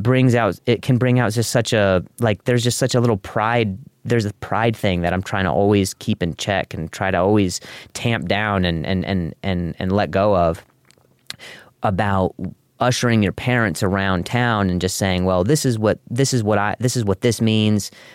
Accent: Indianapolis, Indiana, United States; I grew up in Indianapolis.

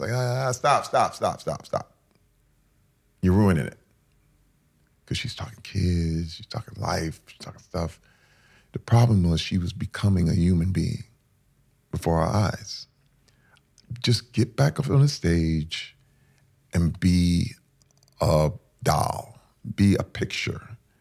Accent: Flint, Michigan, United States; growing up in Flint in the hood

